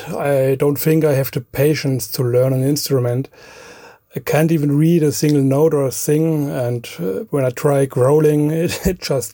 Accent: Bavaria, Germany; English is a second language; I'm from Bavaria, northern Bavaria, lower Franconia, but I prefer to say I'm from the Rhön. That's a low mountain range in the middle of Germany.

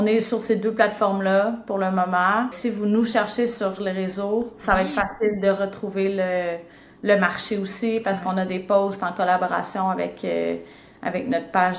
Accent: Montreal, Quebec, Canada; Non, non, moi, je me suis promenée un peu, là. Mais initialement, je viens de Montréal.

